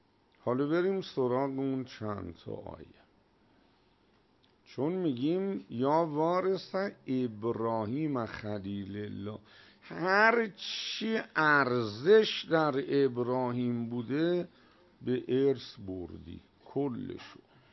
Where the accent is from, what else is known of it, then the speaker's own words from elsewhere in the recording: Iran; نگفتم من ایرانیم، چون نمیدونستم موضعش چیه.